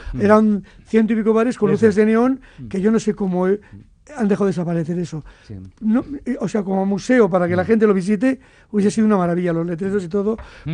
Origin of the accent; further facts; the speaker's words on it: Basque Country, Spain; Yo que soy de San Francisco, sí.